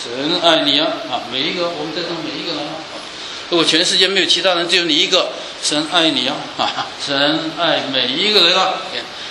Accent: China; 他是犹太人，我是中国人

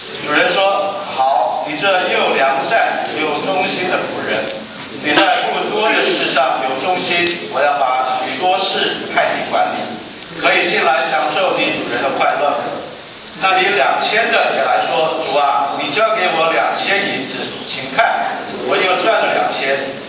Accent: China; 今天身为一个中国人，我想我们都为着中国能够强盛，我们感到高兴

